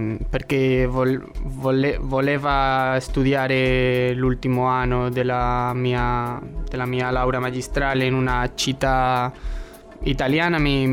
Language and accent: Italian; Vigo, Galicia, Spain; Italian is a second language; now in Cagliari, Italy; Sono del nord di Spagna, di Galizia, una città che si chiama Vigo.